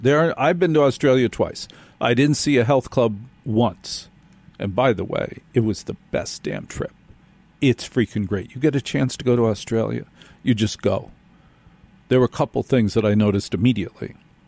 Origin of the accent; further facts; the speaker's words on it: New Jersey, United States; when I was growing up in North Jersey.